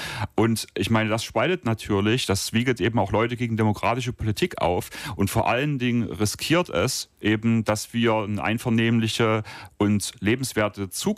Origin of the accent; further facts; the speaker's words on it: Central Germany, Germany; Und auch dort, wo ich herkomme, aus Mitteldeutschland, überlegt man schon, ob man Wasser rationieren muss im Sommer.